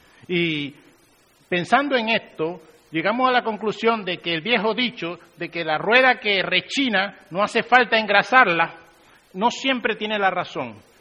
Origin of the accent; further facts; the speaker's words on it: Cuba; born there; hace 3 años yo visité mi país natal, Cuba